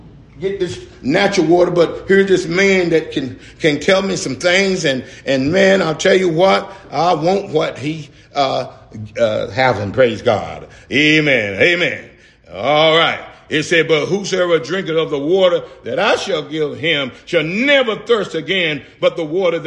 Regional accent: Durham, North Carolina, United States; born there; I was born in Durham, North Carolina.

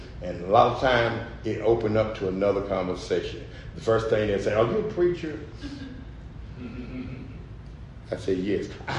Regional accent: Durham, North Carolina, United States; born there; I was born in Durham, North Carolina.

